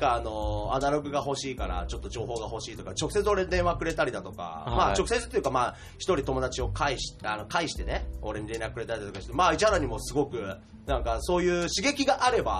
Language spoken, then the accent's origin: Japanese; Chiba, Japan; この地元千葉でっていうのが、